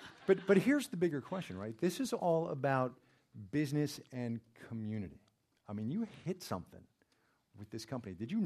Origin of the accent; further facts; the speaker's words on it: New York, United States; I grew up in New York. And my team is still in the playoffs.